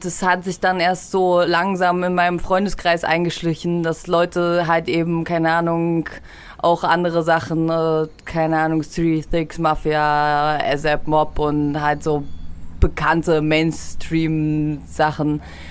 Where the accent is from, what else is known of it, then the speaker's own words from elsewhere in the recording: Halle, Saxony-Anhalt, Germany; born there; also born or lived in Leipzig; Ich bin in Halle geboren und wohne jetzt auch gerade wieder dort, aber ich habe schon zwischendurch mehrere Jahre in Leipzig gelebt